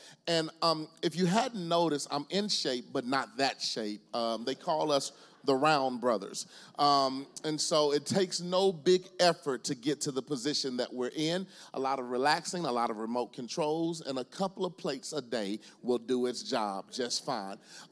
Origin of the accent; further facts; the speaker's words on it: Dallas, Texas, United States; I grew up in Pleasant Grove and Oak Cliff.